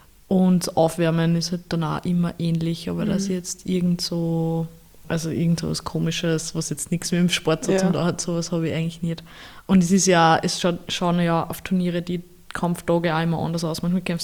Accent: Upper Austria, Austria; bei mir daheim, in meinem Dorf, wo ich herkomme, in Oberösterreich

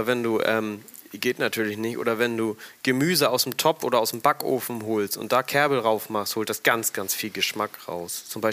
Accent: Hamburg, Germany; Also ich bin aus Hamburg und genauer gesagt aus dem Süden, also aus vier Landen.

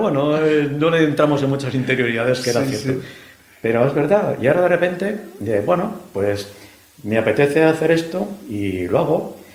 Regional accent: Madrid, Community of Madrid, Spain; yo soy madrileño de pro

